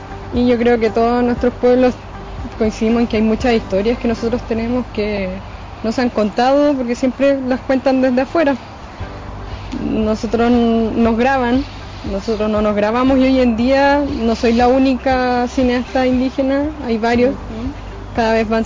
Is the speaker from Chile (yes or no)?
yes; Milof, Araucanía, Chile; now in Santiago, Chile; Yo llegué hace más de 10 años a Santiago. Vengo de Milof de Quechucahuín, novena región, familia Lafkenche. Y en estos más de 10 años todavía no me acostumbro a Santiago.